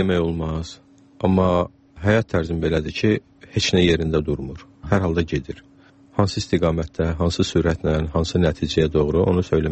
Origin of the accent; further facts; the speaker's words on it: Shamkir, Shamkir District, Azerbaijan; also born or lived in Ganja; doğulmuşam. Bunun da səbəbi ondan ibarət olub ki, o zaman Şəmkirdə doğum evi olmuyordu. Amma Şəmkirdə böyümüşəm, 7 yaşıma dək Təzəkənddə, sonra rayon mərkəzində, məktəb yaşımacan nənəmin, babamın yanında böyümüşəm.